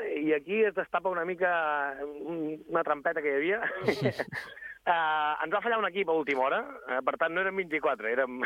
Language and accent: Catalan; Sant Quintí de Mediona, Catalonia, Spain; Jo sóc d'allà, sóc fill de Sant Quintí